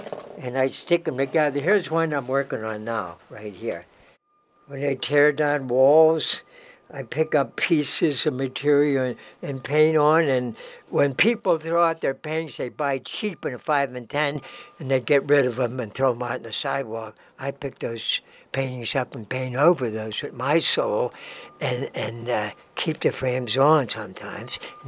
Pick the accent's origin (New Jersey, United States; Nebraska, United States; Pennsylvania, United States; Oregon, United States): Pennsylvania, United States; Pittsburgh; I was raised in Beachview, that's South Hills part of Pittsburgh.